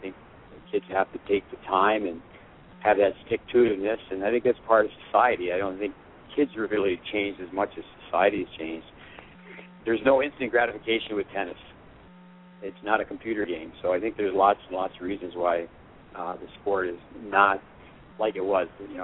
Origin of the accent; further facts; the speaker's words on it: Potsdam, New York, United States; born there; I was born in Potsdam, New York, which is 10 miles from the Canadian border, 85 miles south of Montreal. I grew up in an ice hockey family, three brothers, two sisters.